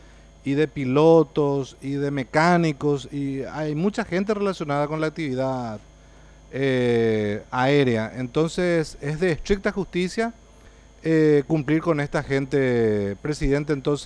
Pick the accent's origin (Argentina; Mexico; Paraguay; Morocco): Paraguay; Luque, Central; yo provengo de la ciudad de Luque, ¿verdad? Que es una ciudad donde hay una población de funcionarios y de empleados y de pilotos y de mecánicos